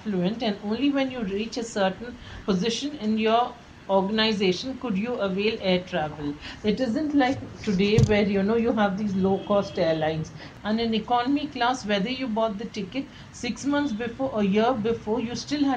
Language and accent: English; Mumbai, Maharashtra, India; my age is 52 years. I grew up in Mumbai. It was always a city on the move.